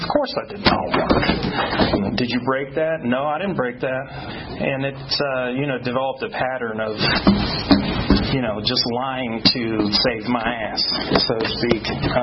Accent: Tampa, Florida, United States; where I grew up in Tampa.

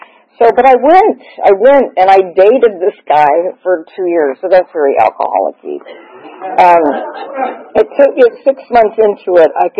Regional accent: Barstow, California, United States; born there; So I was born in Barstow, California, and I was born to a big, large Catholic family. I was the fifth of eight, and it was a loving family.

